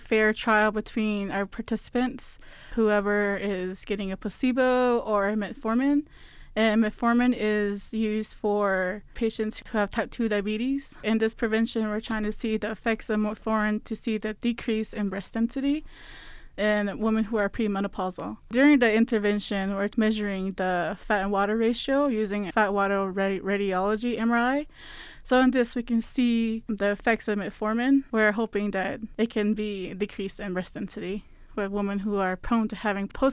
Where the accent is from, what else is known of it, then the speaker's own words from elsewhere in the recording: San Carlos, Arizona, United States; I'm from San Carlos, Arizona, so the Apache Reservation, and I plan to return back to them and help my people as much as I can